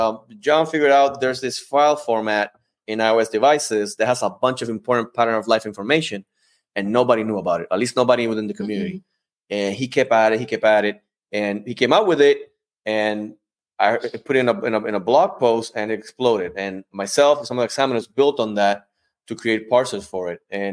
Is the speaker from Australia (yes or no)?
no; Puerto Rico; obviously I'm from Puerto Rico and, you know, I have an 8-year-old. And sometimes I just speak, you know, with my accent.